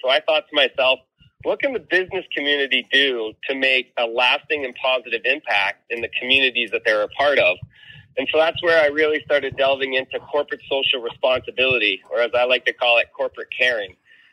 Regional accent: San Diego, California, United States; also born or lived in Boston; I was a school teacher in Boston at Excel Academy, and a friend asked me for a ride. I was from San Diego.

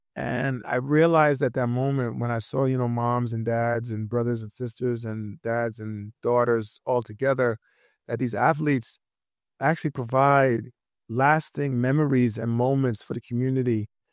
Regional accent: New York, United States; Listen, I'm from New York, so, you know, deep down aside

